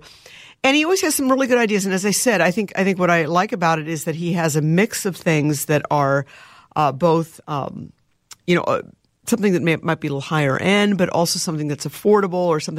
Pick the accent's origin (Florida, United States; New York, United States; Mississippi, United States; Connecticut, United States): New York, United States; You know, something, and I'm originally from New York